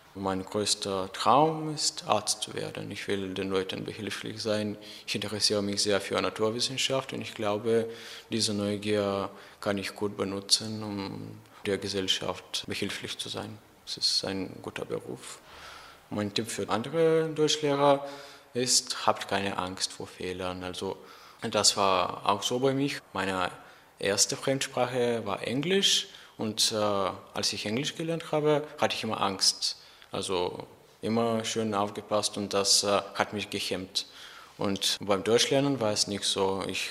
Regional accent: Bulgaria; German is a second language

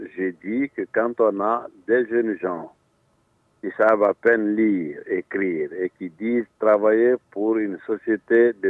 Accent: Guinea; Quand on est Guinéen

